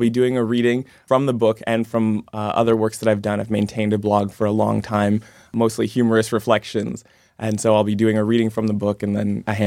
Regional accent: Canton, United States; also born or lived in Washington, D.C.; both here in the greater Lafayette area, back in my hometown of Canton. I lived in D.C.

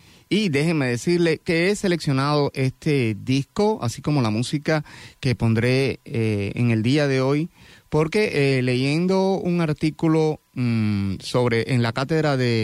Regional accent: Cuba; las bases culturales de Cuba, mi país de origen

